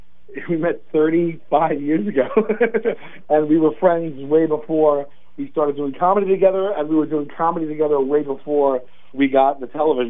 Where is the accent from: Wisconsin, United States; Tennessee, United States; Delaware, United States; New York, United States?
New York, United States; New York City; Yeah, born and raised in New York City, Staten Island, yeah.